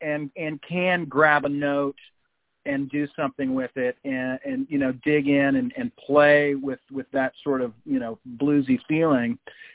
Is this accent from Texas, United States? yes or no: no; Santa Barbara, California, United States; I grew up in Santa Barbara, California.